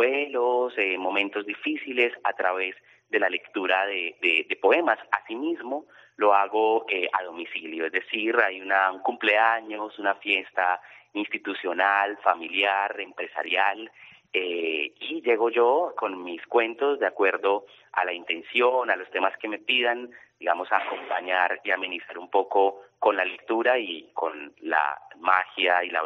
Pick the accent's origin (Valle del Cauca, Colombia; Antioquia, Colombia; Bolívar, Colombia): Antioquia, Colombia; Medellín; a nivel local en Medellín, que es la ciudad de donde vengo